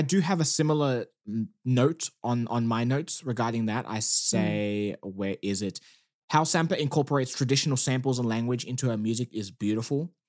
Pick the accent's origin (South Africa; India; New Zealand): South Africa; I'm South African